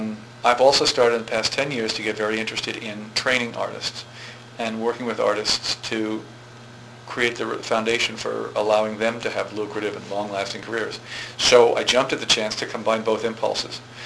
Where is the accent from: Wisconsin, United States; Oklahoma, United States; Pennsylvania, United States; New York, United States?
New York, United States; Oh, Long Island.